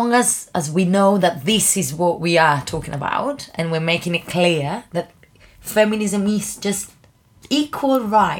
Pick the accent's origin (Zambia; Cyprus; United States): Cyprus; because I grew up in Cyprus and I've learned things differently.